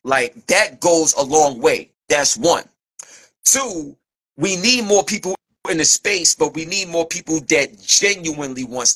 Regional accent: New York City, New York, United States; I'm from East New York, Brooklyn, and that's the energy that you're gonna get.

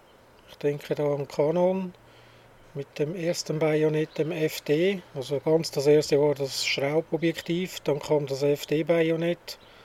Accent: Switzerland; Ja, ich bin Schweizer.

